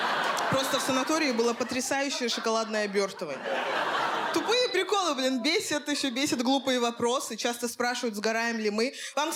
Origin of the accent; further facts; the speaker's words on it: Russia; Я родилась и выросла в России